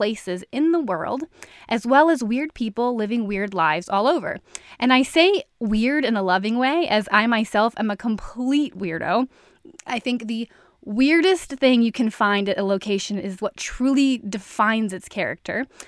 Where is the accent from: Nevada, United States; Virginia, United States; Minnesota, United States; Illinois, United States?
Virginia, United States; Richmond; I grew up in Richmond, Virginia, and I had never left the East Coast of the United States until I was about 20 years old.